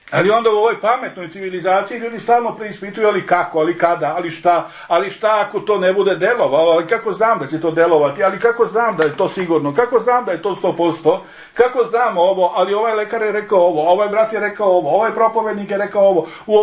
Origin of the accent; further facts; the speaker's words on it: United States; Ja sam Amerikanac. Ja sam rođen u Americi.